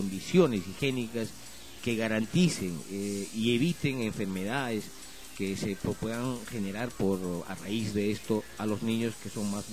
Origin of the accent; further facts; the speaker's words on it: Ica, Peru; nosotros, como peruanos y como personas de la región, como iqueños, chinchenos